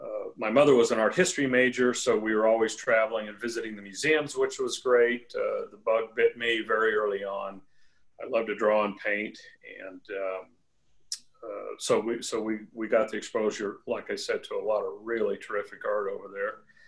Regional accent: Scottsdale, Arizona, United States; also born or lived in Kansas City, Missouri; Here in Scottsdale. I was born in Kansas City, Missouri, and my parents relocated to Scottsdale when I was three in the early 60s.

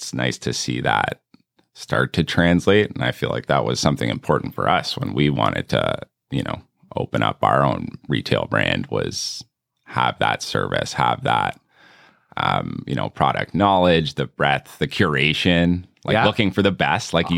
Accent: Toronto, Ontario, Canada; We're from Toronto. Grew up in the East

